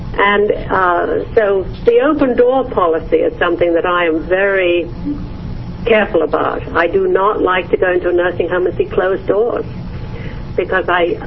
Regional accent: England, United Kingdom; But, you know, I grew up in England, and I was trained in a hospital where we had open wards.

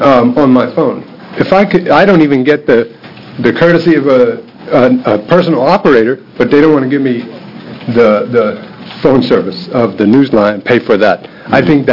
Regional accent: Philadelphia, Pennsylvania, United States; now in Oregon, United States; I've been transplanted from Pennsylvania to Oregon, and now I can go back and read the papers from Philadelphia and see what's happening in my hometown

